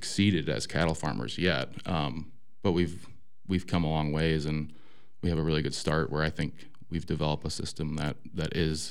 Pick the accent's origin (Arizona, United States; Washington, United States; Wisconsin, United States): Wisconsin, United States; Viroqua; I grew up in Viroqua. I graduated in 2011. And my family's been in the area for a long time.